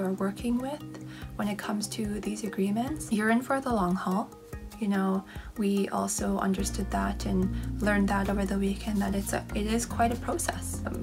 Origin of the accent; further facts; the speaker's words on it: Fort McPherson, Northwest Territories, Canada; now in Yellowknife, Canada; I am from Yellowknife, Northwest Territories. I am originally from Fort McPherson, Northwest Territories. I am Tetlikwichin.